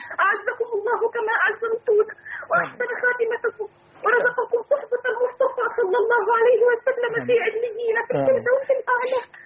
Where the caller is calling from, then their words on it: United States; فنحن هنا من أمريكا،